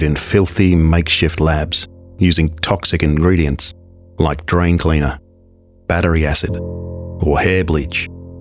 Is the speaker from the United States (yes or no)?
no; England, United Kingdom; moved away as an adult; now in Australia; As you can hear, I'm originally English, but I've been living in Australia since 2006.